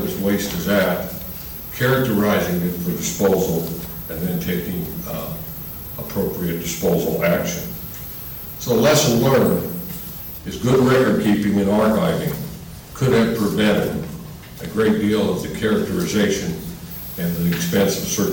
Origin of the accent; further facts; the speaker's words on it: Montana, United States; I can remember when I was growing up in Montana